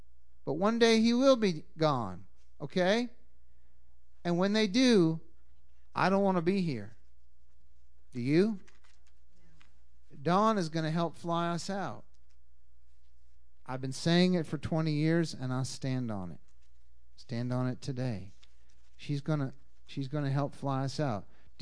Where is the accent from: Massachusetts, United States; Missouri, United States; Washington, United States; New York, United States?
Massachusetts, United States; Boston; I come from Boston.